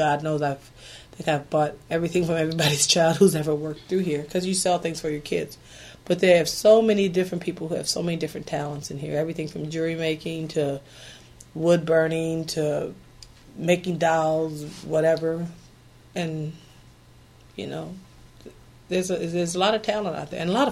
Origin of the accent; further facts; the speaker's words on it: Lansing, Michigan, United States; like I said, I grew up in Lansing.